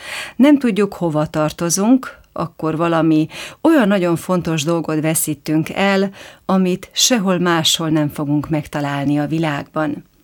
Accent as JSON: {"language": "Hungarian", "region": "Prekmurje", "country": "Slovenia", "said": "én meg elmondtam, hogy muravidéki magyar vagyok"}